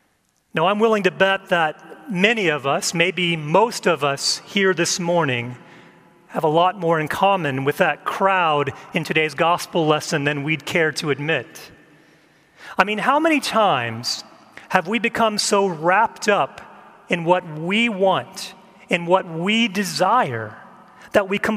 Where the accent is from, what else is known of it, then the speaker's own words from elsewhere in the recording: Texas, United States; So growing up in Central Texas, I would often hear a phrase